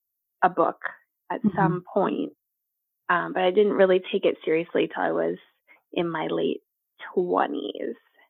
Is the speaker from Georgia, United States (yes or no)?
no; Minnesota, United States; now in Oregon, United States; So I'm originally from Minnesota.